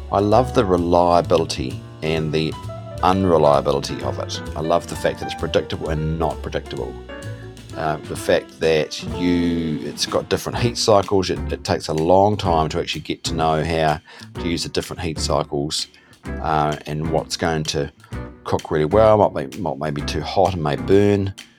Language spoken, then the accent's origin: English; Christchurch, Canterbury, New Zealand; I'm from Christchurch in New Zealand.